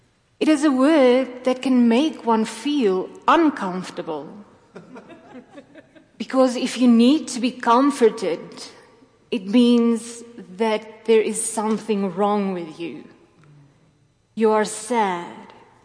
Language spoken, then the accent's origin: English; South Africa; now in United States; As a South African, we have no other choice to be strong. That is how we grow up, to be strong people.